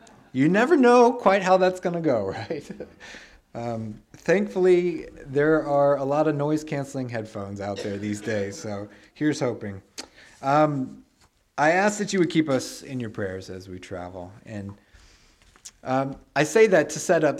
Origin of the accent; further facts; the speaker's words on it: Texas, United States; first language English; this good old Texas boy gets a taste of home, because English is my mother tongue. It's my heart language.